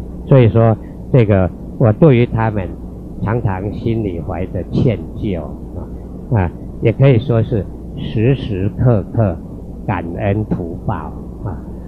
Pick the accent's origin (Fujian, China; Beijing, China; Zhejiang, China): Fujian, China; Xiamen; 就是我的故乡是福建的厦门啊。